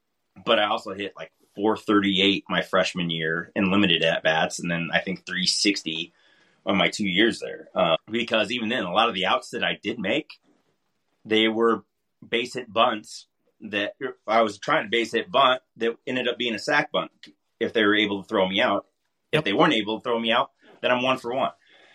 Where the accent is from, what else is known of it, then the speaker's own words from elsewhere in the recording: Los Angeles, California, United States; I'm originally from Los Angeles. So I was talking to UCLA, I wanted to go back to California and play there.